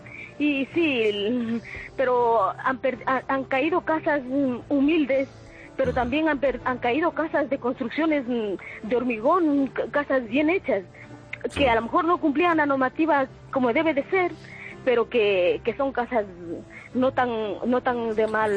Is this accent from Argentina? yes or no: no; Ecuador; moved away; yo soy una ecuatoriana que estoy aquí desde hace 18 años. Ajá. Mi familia vive en Ambato, que es en el centro de Ecuador, más o menos.